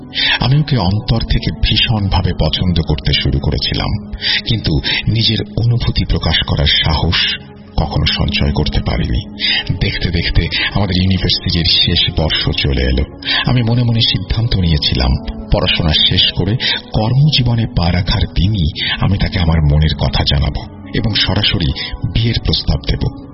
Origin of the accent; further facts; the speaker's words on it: Chittagong, Chittagong Division, Bangladesh; আমি মূলত চট্টগ্রামের বাসিন্দা। আমার প্রাতিষ্ঠানিক পড়াশোনা এবং বেড়ে ওঠা দুটোই সেখানে।